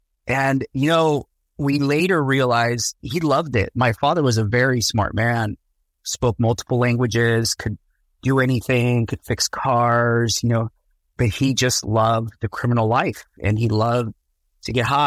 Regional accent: California, United States; I'm from Orange County. I was actually born at UCI Medical Center, where it was Hospital of Orange or something. But I grew up mostly in Orange County.

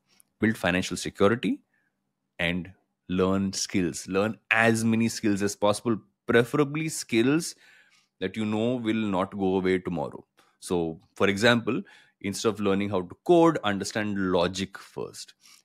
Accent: Andhra Pradesh, India; I come from Andhra Pradesh.

